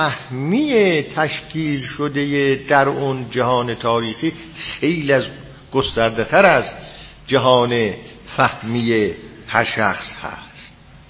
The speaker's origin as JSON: {"language": "Persian", "country": "Iran", "said": "ما ایرانی هستیم، در ایران زندگی میکنیم، نمیدونم چند هزار سال سابقه تاریخی هم داریم"}